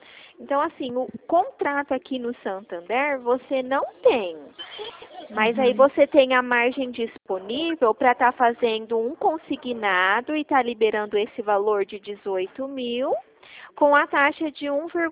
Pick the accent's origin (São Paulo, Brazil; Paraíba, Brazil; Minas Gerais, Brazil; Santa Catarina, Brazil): São Paulo, Brazil; eu sou do estado de São Paulo